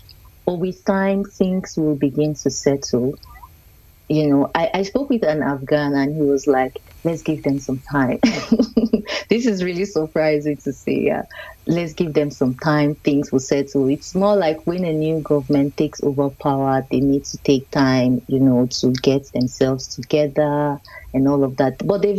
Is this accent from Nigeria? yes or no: yes; Nigeria; Yeah, so, but then, like I said, now, let me bring it home. I'm Nigerian.